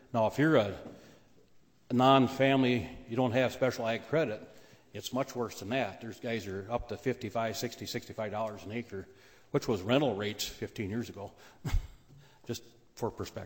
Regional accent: Minnesota, United States; again, I'm from Mower County. We farm right on the state line

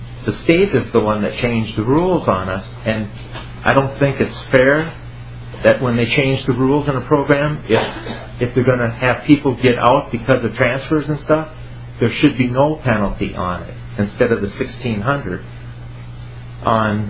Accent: Minnesota, United States; I'm from Winona County, Steve Hackens area.

